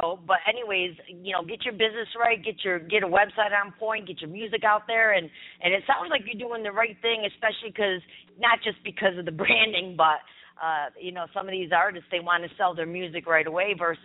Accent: New York, United States; we're able to chop it up because we're both originally from New York.

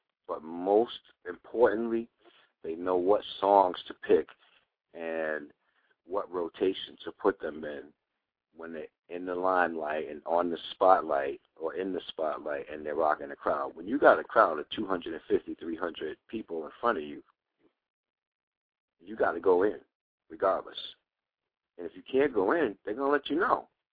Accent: Boston, Massachusetts, United States; moved away as an adult; I was born in Mass General Hospital. Grew up in Dorchester and Jamaica Plain. And, you know, I think I was about 23 when I left.

